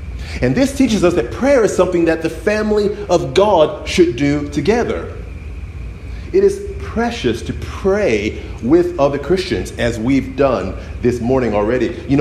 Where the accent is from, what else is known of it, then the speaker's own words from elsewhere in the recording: Chicago, Illinois, United States; moved away; when I grew up in Chicago, the Lakers were always beating my favorite basketball team, the Chicago Bulls. I moved down to San Antonio